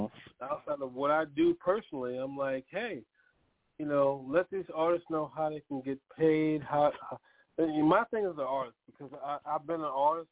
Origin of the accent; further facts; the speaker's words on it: Staten Island, New York, United States; also born or lived in Trinidad and Tobago / Jamaica / Brooklyn; Me, I'm originally from, I was born in Staten Island, Staten Island, USA, Richmond Hill Hospital. Then raised in Trinidad and Jamaica. And then, you know, after that, back to New York.